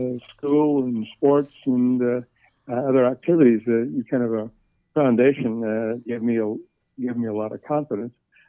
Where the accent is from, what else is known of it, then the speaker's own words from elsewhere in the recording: El Reno, Oklahoma, United States; Most of my time was spent growing up in El Reno, and then, as I say, on the weekends or summers, we'd be down at Anadarko.